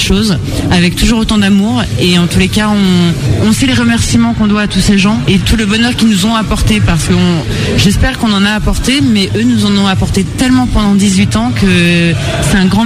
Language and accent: French; Paris, Île-de-France, France; Après, moi je suis parisienne